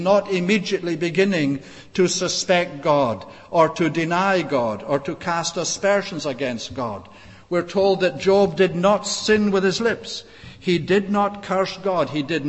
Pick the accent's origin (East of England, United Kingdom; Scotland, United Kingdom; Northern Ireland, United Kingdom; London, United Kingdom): Scotland, United Kingdom; And I was brought up in Scotland, as you know, with this mad idea that boys don't cry.